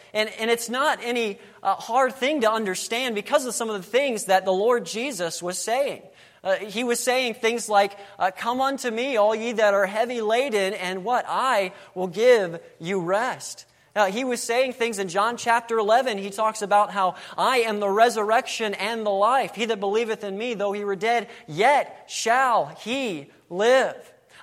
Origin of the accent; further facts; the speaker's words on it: Florida, United States; And of course, I grew up in Florida, so we'd always like taking trips to Georgia.